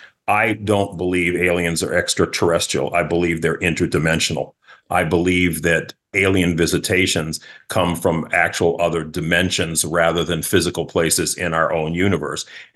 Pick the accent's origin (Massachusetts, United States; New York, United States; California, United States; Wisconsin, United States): Massachusetts, United States; Boston; I mean, I'm from New England. This is Stephen King land up there, the home of Salem.